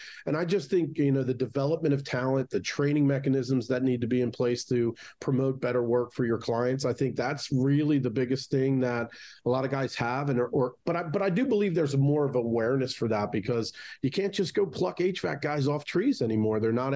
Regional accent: Baltimore, Maryland, United States; now in New Jersey, United States; And so I am originally from Baltimore, moved up to New Jersey.

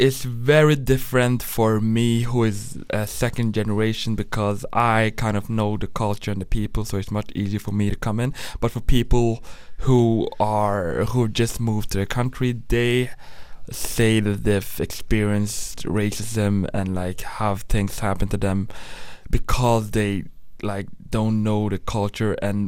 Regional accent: Oslo, Norway; now in Bergen, Norway; I also feel really Norwegian, mister. I like Bergen, but like I grew up in Oslo, where it was like more culturally diverse

